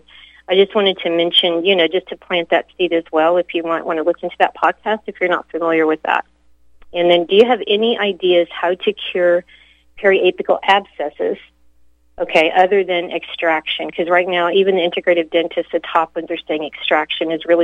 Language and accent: English; Louisiana, United States; because I grew up in Louisiana.